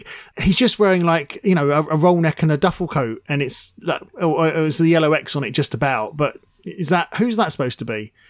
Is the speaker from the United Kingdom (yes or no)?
yes; United Kingdom; And I know I'm British